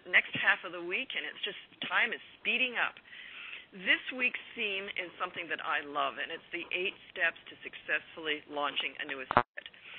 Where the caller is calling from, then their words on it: Peterborough, Ontario, Canada; I'm calling in from Peterborough, Ontario